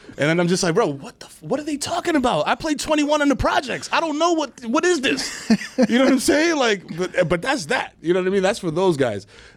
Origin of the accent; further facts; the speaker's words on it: Greece; English is a second language; now in United States; I'm from Greece, bro. I don't know how to do American swag